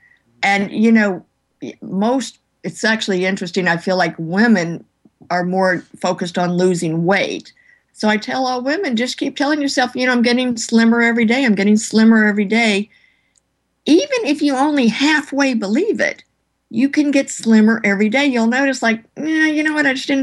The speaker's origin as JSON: {"language": "English", "region": "Louisiana", "country": "United States", "said": "I'm from Louisiana."}